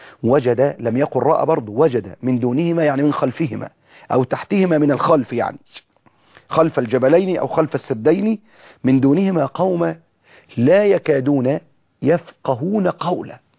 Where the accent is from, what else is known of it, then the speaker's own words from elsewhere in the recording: Egypt; وإحنا في مصر نتكلم بلهجة معينة